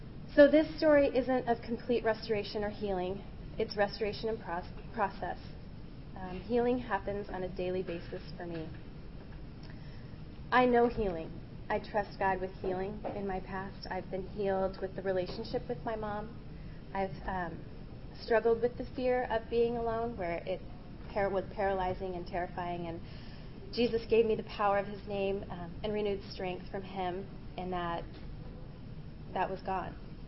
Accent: Mission Viejo, California, United States; Because I had lived in Mission Viejo before. I grew up in Mission Viejo.

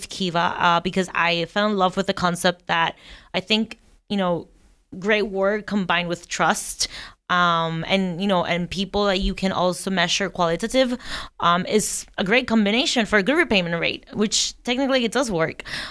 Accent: Ponce, Puerto Rico; English is a second language; So I'm from Ponce.

